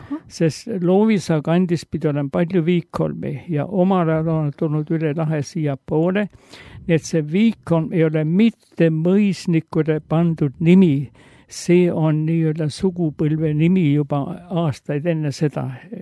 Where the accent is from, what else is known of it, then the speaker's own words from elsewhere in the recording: Tallinn, Harju County, Estonia; lapsepõlvest olen pärit Piiritalt, mis õieti tuleb rootsikeelses sõnas Birgitta, kus oli Birgitta klooster.